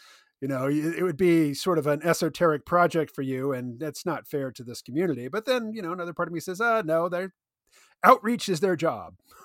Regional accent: Kansas City, United States; Not a lot of Spanish speakers when I was growing up in Kansas City.

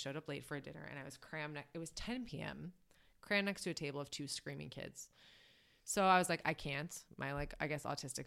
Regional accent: United States; it made me realize I'm very American about like space

